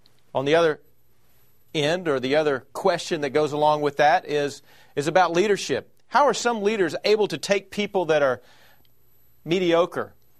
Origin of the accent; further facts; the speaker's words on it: Texas, United States; As I grew up in Texas, these were questions that began to emerge in my mind as I was on this search of what does it take to reach your fullest potential in life.